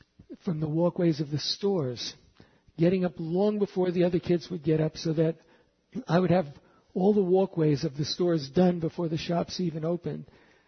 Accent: Bronx, New York, United States; I kept thinking back to something that happened to me when I was a kid growing up in the Bronx.

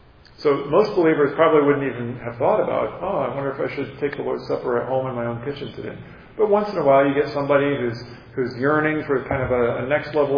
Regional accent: United States; I grew up on the Mississippi River. I heard that.

